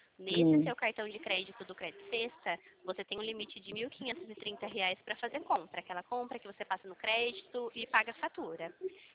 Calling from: São Paulo, Brazil

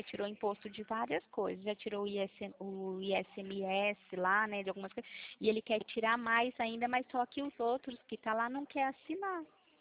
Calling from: Pirassununga, São Paulo, Brazil; Eu falo do estado de São Paulo, eu falo da cidade de Pirassununga.

